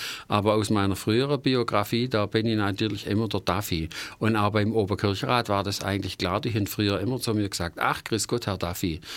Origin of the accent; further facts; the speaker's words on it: Stuttgart, Baden-Württemberg, Germany; accent: Swabian; Also ich bin geborener Stuttgarter, aber bin dann so ähnlich wie eine Schneckennudel um Stuttgart immer wieder gekreist.